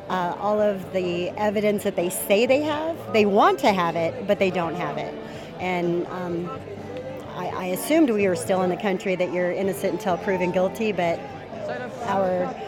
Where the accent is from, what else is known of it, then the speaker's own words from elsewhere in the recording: Seymour, Iowa, United States; I'm from Seymour, Iowa.